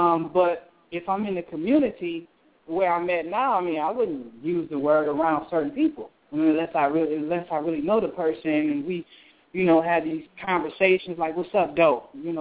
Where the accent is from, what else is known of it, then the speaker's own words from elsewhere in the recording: Louisiana, United States; because the simple fact that I'm a Cajun, I use that word sometimes myself